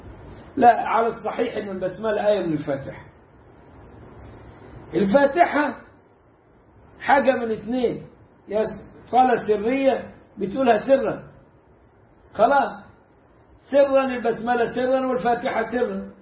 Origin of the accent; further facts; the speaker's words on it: Egypt; عندنا في مصر الجمعية الشرعية تجهر بالبسملة على مذهب الشافعي